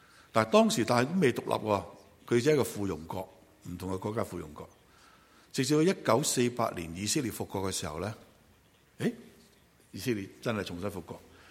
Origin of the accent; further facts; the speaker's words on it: Hong Kong; 我又唔使驚，我香港長大，去邊度我走嗰度啦